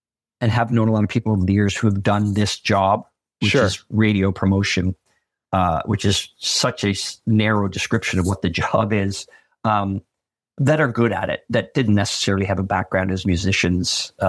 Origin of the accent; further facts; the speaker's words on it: Charlottetown, Prince Edward Island, Canada; I'm from Charlottetown.